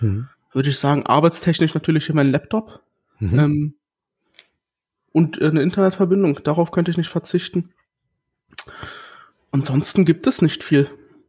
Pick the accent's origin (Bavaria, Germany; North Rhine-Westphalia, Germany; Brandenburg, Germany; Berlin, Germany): Berlin, Germany; born there; Ich bin hier in Berlin geboren.